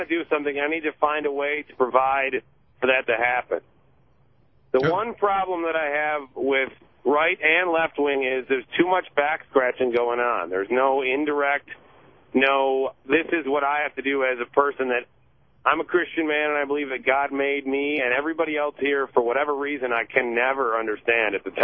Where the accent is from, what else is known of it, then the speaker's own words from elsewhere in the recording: Detroit, Michigan, United States; I grew up in the Detroit area